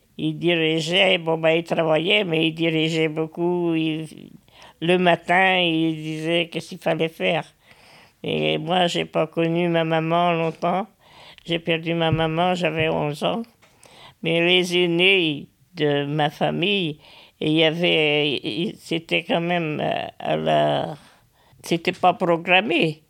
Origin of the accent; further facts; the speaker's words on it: Épignac, France; born there; je suis à l'EHPAD ici depuis un an. Je suis née à Épignac le 13-6-1942.